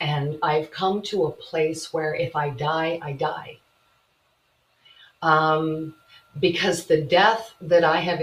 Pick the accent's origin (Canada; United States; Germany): Canada; the violations of my rights that were occurring as a Canadian citizen and victim of crime and human trafficking.